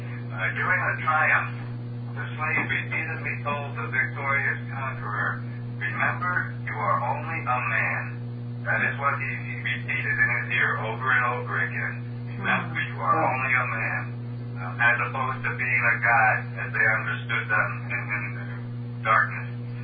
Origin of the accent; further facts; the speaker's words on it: Montrose, Pennsylvania, United States; I am from Montrose, Pennsylvania.